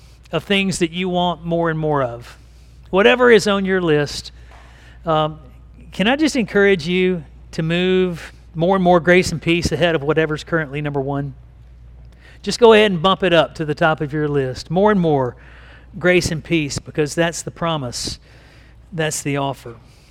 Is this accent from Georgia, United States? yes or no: no; Picayune, Mississippi, United States; I grew up in Picayune and cursed, I guess, from birth to be a Saints fan